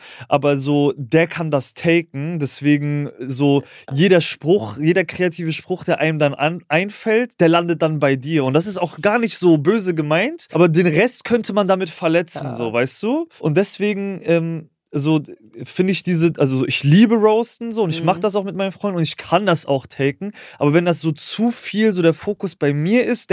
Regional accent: Bavaria, Germany; Ich komme aus Bayern.

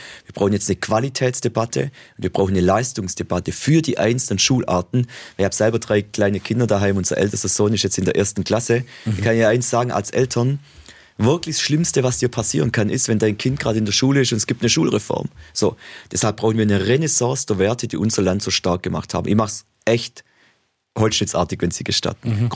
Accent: Baden-Württemberg, Germany; die Kurpfalz, die Region, wo ich herkomme

